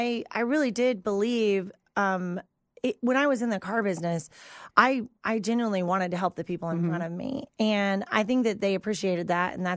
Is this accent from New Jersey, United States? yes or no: no; Texas, United States; now in New Plymouth, United States; Yeah, it's not easy to fit in as a Texan into a small rural town in Idaho.